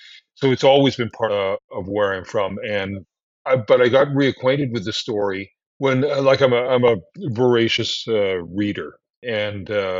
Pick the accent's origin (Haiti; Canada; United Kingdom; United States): Canada; Calgary, Alberta; I'm originally from Calgary in southern Alberta, so right above Montana.